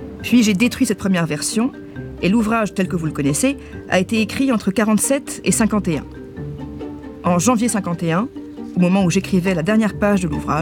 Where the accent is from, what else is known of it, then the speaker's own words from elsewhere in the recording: France; also born or lived in Belgium; Je suis française de naissance, bien que née par hasard à l'étranger, en Belgique, que j'ai quittée 8 jours après ma naissance. J'ai acquis en 1947 la nationalité américaine, mais suis restée totalement française d'habitude et de culture.